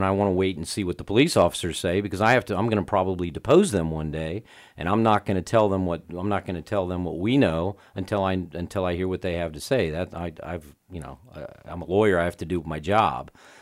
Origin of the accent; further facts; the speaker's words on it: Jacksonville, Florida, United States; Jacksonville's my hometown. I grew up here.